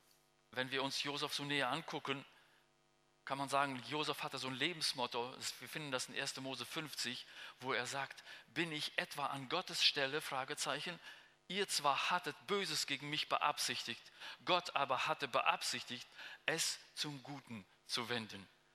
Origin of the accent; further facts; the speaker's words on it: Russia; now in Germany; mir ist das sehr wichtig für uns als Deutsche, die aus Russland kommen.